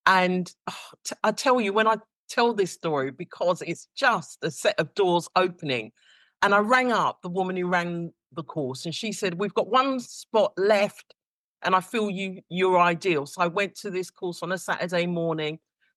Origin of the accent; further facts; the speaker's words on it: East London, London, United Kingdom; You can see we're from East London.